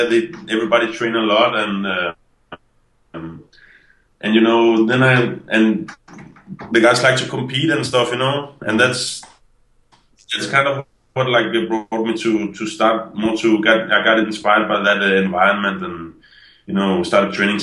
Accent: Denmark; English is a second language; I'm from Denmark. I'm 25 years old.

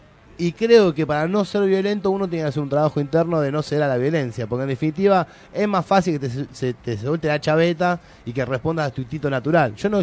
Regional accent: Argentina; Para mí es momento de hacernos un planteamiento nosotros como argentinos.

